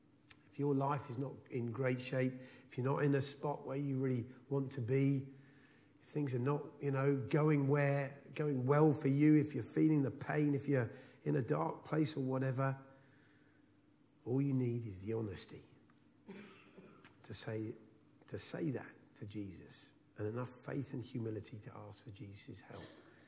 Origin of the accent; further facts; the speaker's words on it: England, United Kingdom; The best way not to draw attention to myself and my Englishness is to try and pass myself off as an Australian